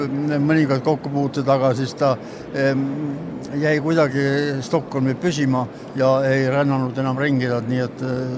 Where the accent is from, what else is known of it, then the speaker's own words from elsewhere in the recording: Rakvere, Lääne-Viru County, Estonia; ma olen põline rakperlane.